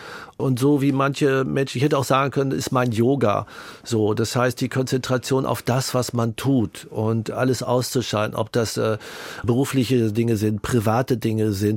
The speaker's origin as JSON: {"language": "German", "town": "Hagen", "region": "North Rhine-Westphalia", "country": "Germany", "tie": "born or raised there", "said": "Und bei mir war es so, ich bin in Hagen auch groß geworden. Wir sind oft umgezogen."}